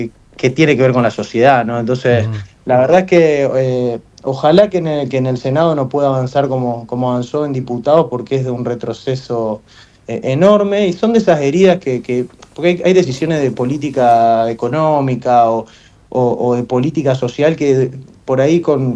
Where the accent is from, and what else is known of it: Argentina